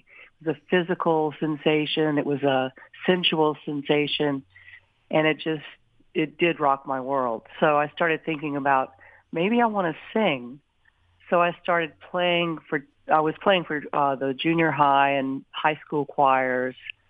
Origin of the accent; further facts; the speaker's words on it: Houma, Louisiana, United States; born there; I was born in Houma, Louisiana, which is about 60 miles southwest of New Orleans, and it's in the heart of Cajun country.